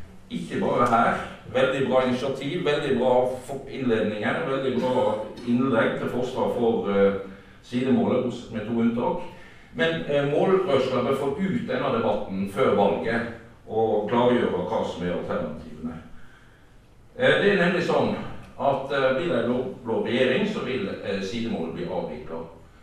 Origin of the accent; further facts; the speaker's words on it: Odda, Vestland, Norway; Jeg kommer fra Odda, og der har vi hatt en kamp om å beholde da språkdelingen.